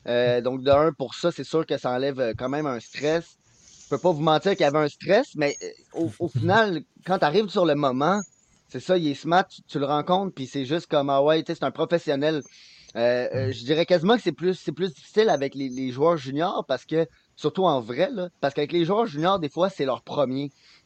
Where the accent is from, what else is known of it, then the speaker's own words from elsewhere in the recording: Quebec, Canada; accent: Quebecois; j'ai un accent québécois qui ressort énormément. ça fait partie de la fierté de notre province, de notre pays.